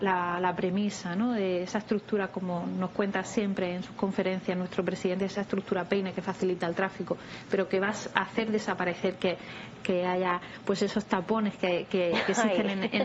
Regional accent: Spain; Yo vengo de una zona de España en la que también se nos encasilla por el sol y playa

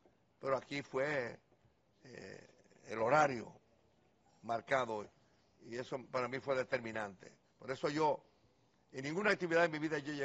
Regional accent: Santiago de los Caballeros, Santiago, Dominican Republic; now in Santo Domingo, Dominican Republic; Pero mi mujer no quería venir para la capital, como santiaguera, como somos los santiagueros. Entonces hubo que poner una etapa de prueba, pero después los viajes allá, ella entendió que podíamos venir para acá, nos mudamos a la capital

